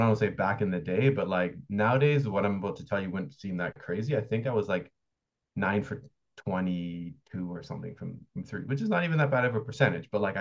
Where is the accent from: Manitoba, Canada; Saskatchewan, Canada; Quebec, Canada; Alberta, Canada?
Manitoba, Canada; Winnipeg; but they just know I'm from Winnipeg.